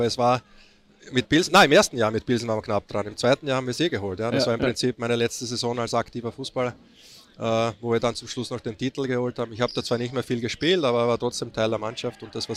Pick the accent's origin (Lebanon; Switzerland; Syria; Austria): Austria; Also ich sehe das dann als Österreicher, ja, ganz neutral.